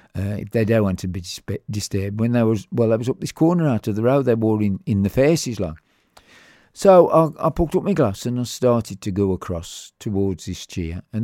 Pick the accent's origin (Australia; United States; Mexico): Australia; Albury, New South Wales; And I went, no mate, I'm from Albury.